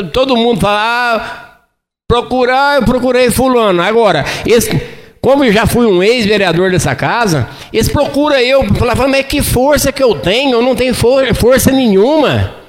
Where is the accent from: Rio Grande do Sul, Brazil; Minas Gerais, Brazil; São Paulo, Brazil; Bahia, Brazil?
Minas Gerais, Brazil; Campos Gerais; Eu defendo meu Campos Gerais, porque eu sou nascido e criado em Campos Gerais, e quero morrer em Campos Gerais. Quero criar meus netos, criei meus filhos